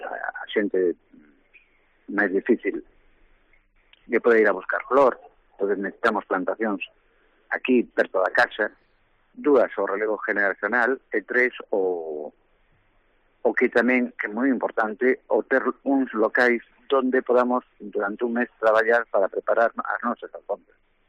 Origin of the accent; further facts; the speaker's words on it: Vigo, Galicia, Spain; non sei se eu son de Vigo, meu pai era de Ponteareas